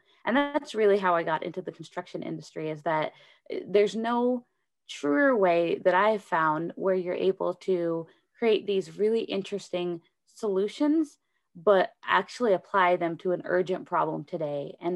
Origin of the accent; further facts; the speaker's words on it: Atlanta, Georgia, United States; So I grew up in the South. I grew up in right in the suburbs of Atlanta, Georgia, and I studied mechanical engineering and computer science.